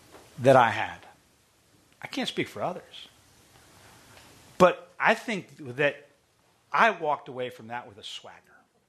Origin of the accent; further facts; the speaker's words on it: Virginia, United States; I grew up in Northern Virginia